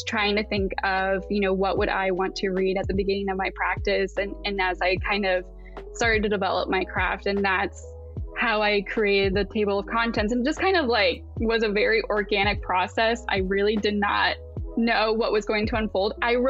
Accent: Asheville, North Carolina, United States; I was born very close in South Carolina, but growing up, like, we moved around a lot. Mm-hmm. And so, we moved to the Asheville area in 1998.

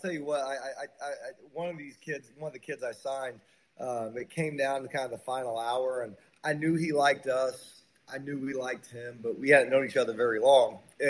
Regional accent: Indianapolis, Indiana, United States; But to be able to do it in my hometown, you know, I'm from Indianapolis. I'm an Indianapolis guy through and through.

